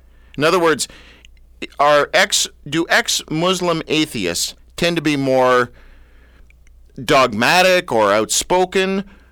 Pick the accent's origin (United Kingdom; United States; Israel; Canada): Canada; I'm not sucking up because I'm nice or because I'm Canadian.